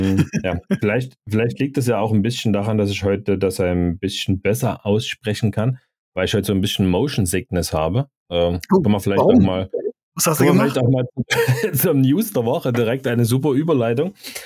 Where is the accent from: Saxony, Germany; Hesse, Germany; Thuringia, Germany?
Saxony, Germany; born there; als gebürtiger Sachse